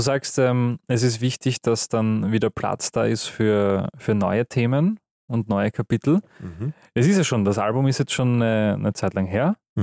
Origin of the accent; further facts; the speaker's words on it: Austria; wir sind aus Österreich, aus so einem ganz kleinen Dorf, da sind nur so 1000 Einwohner und so.